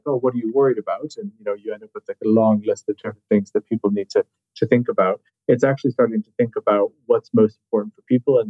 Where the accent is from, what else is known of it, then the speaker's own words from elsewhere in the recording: United States; moved away as an adult; now in Ireland; My story was started in the States. I grew up in the States as a kid, and I really liked foreign languages.